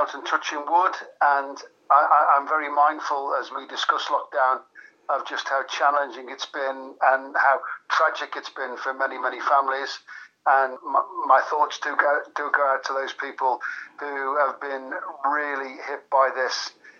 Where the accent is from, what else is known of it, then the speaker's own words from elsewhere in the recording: North West England, United Kingdom; I'm from the Wirral.